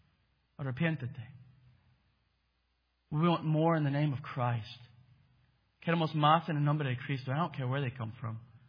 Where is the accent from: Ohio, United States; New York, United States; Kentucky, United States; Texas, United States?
Texas, United States; My worth isn't that I'm from Texas, the greatest country in the world.